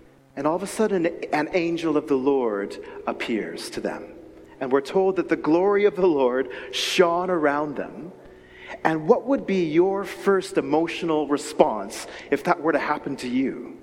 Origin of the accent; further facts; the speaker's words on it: Winnipeg, Manitoba, Canada; born there; we had a cabin on Lake Manitoba in Canada. I was born in Winnipeg, near there.